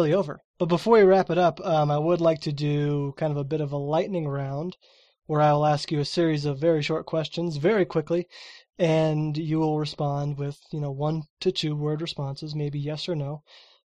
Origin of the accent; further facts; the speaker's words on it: United States; Well, I'm from the United States, so I have absolutely no idea what you're talking about.